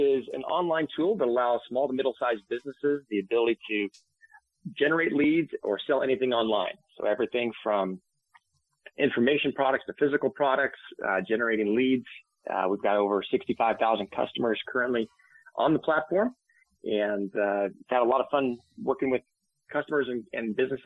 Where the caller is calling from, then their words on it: Boise, Idaho, United States; I'm up in Boise, Idaho.